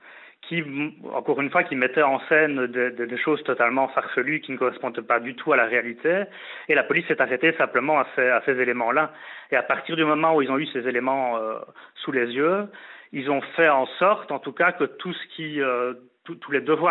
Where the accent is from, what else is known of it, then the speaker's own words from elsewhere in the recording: Liège, Wallonia, Belgium; Voilà, moi j'étais de Liège, j'avais jamais été à Nantes.